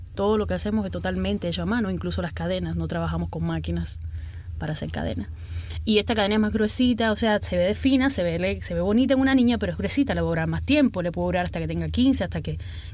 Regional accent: Cuba; como cubano

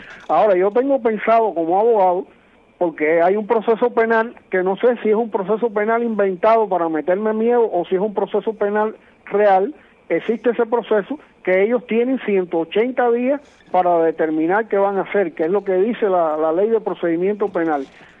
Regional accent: Cuba; somos cubanos

